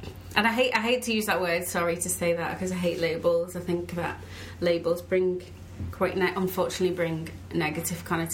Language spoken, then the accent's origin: English; North West England, United Kingdom; I come from the Wirral